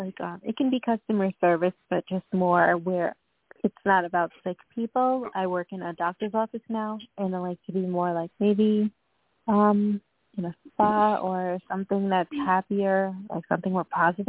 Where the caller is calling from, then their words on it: Long Island, New York, United States; I'm calling from New York.